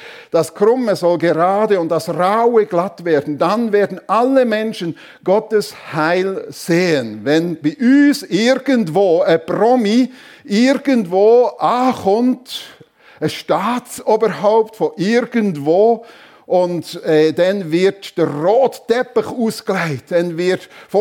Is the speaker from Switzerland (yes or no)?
yes; Switzerland; Oder bei uns in der Schweiz natürlich, da werden Tunnels rausgesprengt, oder?